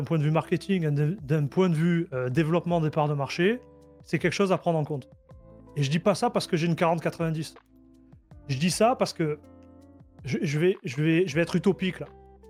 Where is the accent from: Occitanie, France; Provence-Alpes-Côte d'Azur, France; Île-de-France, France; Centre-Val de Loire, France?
Provence-Alpes-Côte d'Azur, France; Marseille; accent: Marseille; Avec l'accent marseillais, c'est compliqué.